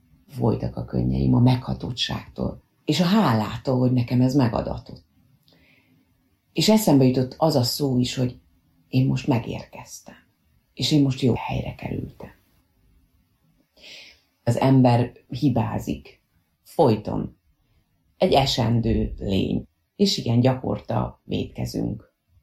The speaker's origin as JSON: {"language": "Hungarian", "town": "Mosonmagyaróvár", "region": "Győr-Moson-Sopron", "country": "Hungary", "tie": "born or raised there", "also_born_or_lived": "Budapest", "moved": "as an adult", "said": "Moson-Magyaróvár a szülővárosom, és ugye én itt éltem 18 éves koromig, utána kerültem el a tanulmányaim okán a fővárosba, de ugye a szüleim ott éltek, nekem az volt a haza, én oda jártam haza."}